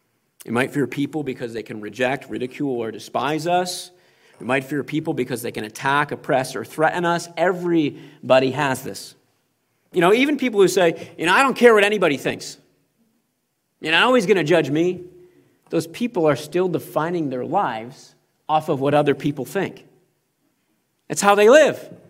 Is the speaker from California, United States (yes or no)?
yes; California, United States; I came from California, so this one really hits home.